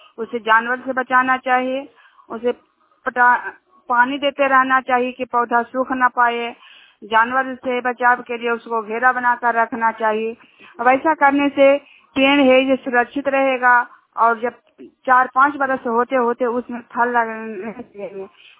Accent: Hilsa, Bihar, India; Junior गांव के रहने वाली हूँ और हिलसा प्रखंड और नालंदा जिला का निवासी हूँ।

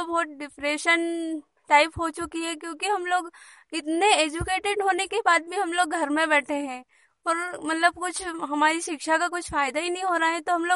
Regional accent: Punasa, Madhya Pradesh, India; मैं पुनासा से हूँ।

